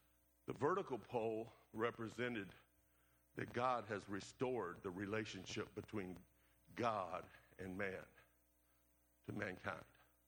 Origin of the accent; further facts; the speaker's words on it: the South, United States; I'm still from the South, and so when I say a word incorrectly and then somebody says, no, it's this, in my ear it sounds like they're saying the same thing I said.